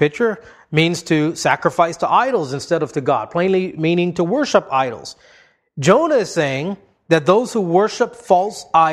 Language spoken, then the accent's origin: English; Hawaii, United States; I remember growing up in Hawaii, and there was a mountain there called Pali.